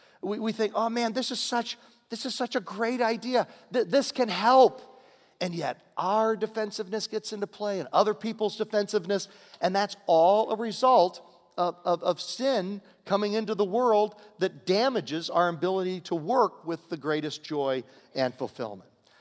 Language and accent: English; Virginia, United States; Growing up in Virginia, we had a peanut farm.